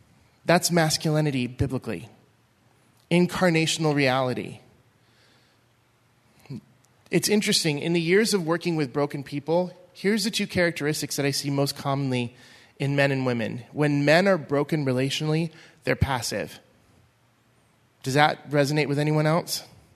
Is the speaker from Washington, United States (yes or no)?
yes; Washington, United States; So I grew up in Central Washington back in the 80s. It was a farming/sports-driven community.